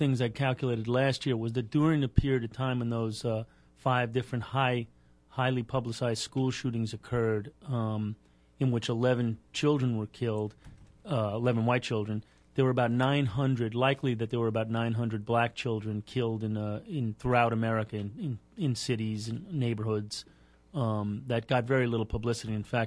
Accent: Brooklyn, New York, United States; I grew up in Greenpoint, Brooklyn, which is sort of a semi-tough blue-collar neighborhood, and I always had good grades.

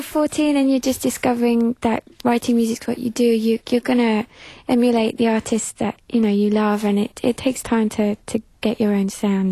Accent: East of England, United Kingdom; now in Brighton, United Kingdom; I'm from Essex originally, but I live in Brighton now. I've been there for 2 years.

